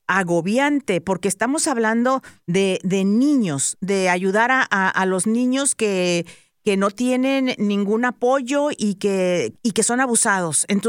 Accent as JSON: {"language": "Spanish", "region": "San Luis Potosí", "country": "Mexico", "tie": "born or raised there", "said": "en México, de donde yo soy, de San Luis Potosí. Pues yo crecí sabiendo y aguantando golpes"}